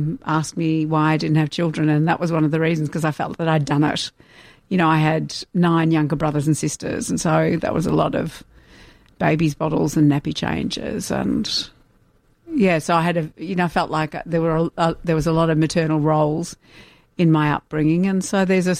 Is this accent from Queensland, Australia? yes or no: no; Ballarat, Victoria, Australia; part of that was growing up in Ballarat. It was a community.